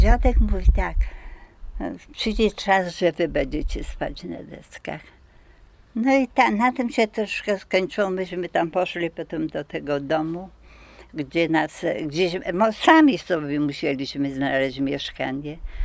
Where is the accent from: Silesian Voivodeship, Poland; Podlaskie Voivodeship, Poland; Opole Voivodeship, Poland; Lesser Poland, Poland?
Lesser Poland, Poland; Targanice; w Targanicach pod numerem Dobra 15. Tutaj się urodziłam. Tutaj mieszkam od urodzenia i do 6 roku życia, do 42 roku życia tutaj mieszkaliśmy. Potem w 42 roku, kiedy zostaliśmy wysiedleni, mieszkaliśmy w Sułkowicach.